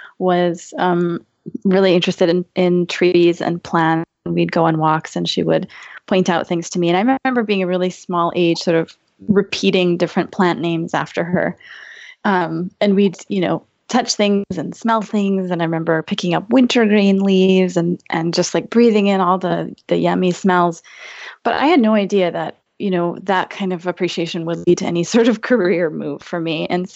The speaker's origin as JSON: {"language": "English", "region": "Midwest", "country": "United States", "tie": "born or raised there", "also_born_or_lived": "Minneapolis / Michigan / Wisconsin", "said": "I grew up in the Midwest, and we moved around a lot. We lived in Minneapolis, and then in a small town in Michigan, and then a small town in Wisconsin."}